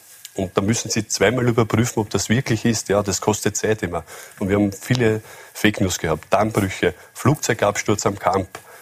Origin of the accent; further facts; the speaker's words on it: Krems, Lower Austria, Austria; Wir haben auch in Niederösterreich speziell sehr gute Prognosemodelle. Ich komme selbst aus dem Bezirk Krems.